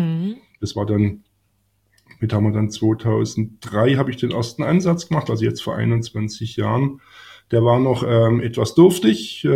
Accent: Baden-Württemberg, Germany; ich bin auf dem Land groß geworden, also ich bin ein Urschwabe auf der Schwäbischen Alb groß geworden, aufgewachsen auf dem Dorf.

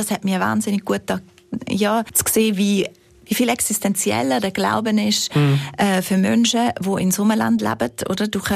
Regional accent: Bavaria, Germany; accent: Allgäu; now in Switzerland; Deshalb bin ich da, hocke ich da mit meinem Allgäuer Akzent.

